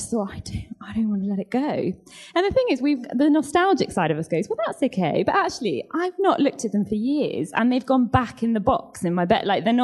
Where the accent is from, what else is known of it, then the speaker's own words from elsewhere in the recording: East Midlands, United Kingdom; now in London, United Kingdom; I'm not from London. I'm from, well, technically the Midlands, but you will all know it as the North, from Derbyshire.